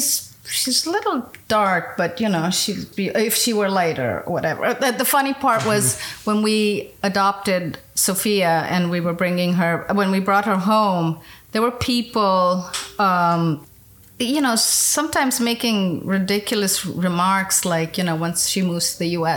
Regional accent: India; now in United States; growing up in India, I didn't really, like, I don't think I was as, I almost want to say obsessed with race until I moved to the US.

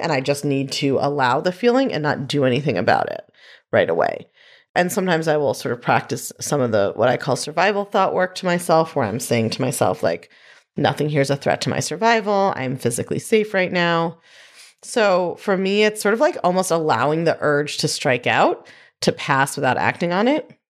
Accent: New York, United States; I'm a New Yorker. I have a real traditional set of feelings about pizza.

